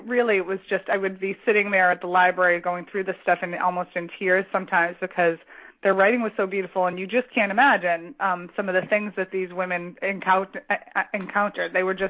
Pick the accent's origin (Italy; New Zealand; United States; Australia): United States; Arlington, Massachusetts; I grew up in Arlington, which is right outside the city of Boston. It's a couple towns over.